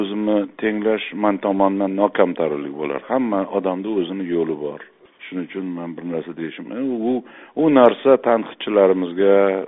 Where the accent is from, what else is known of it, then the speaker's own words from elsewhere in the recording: Tashkent, Uzbekistan; O'sha men Eski shaharda katta bo'lganman, Chuvalach ko'chasida